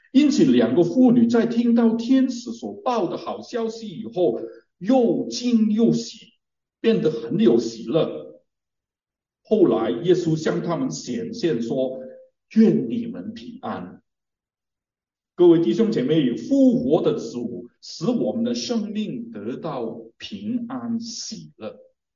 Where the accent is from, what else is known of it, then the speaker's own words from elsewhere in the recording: Guangdong, China; 我是广东人，广东人很怕死，很怕死的